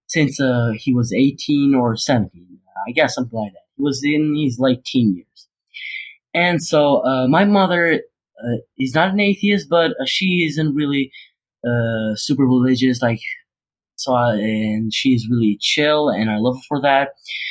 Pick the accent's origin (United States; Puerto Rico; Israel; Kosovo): Kosovo; I'm from Kosovo, which is a small country in South Balkan who many people don't know of.